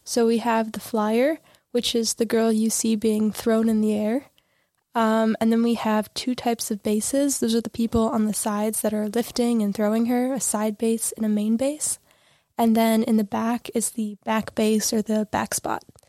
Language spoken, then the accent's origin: English; United States; now in Switzerland; Well, I'm American.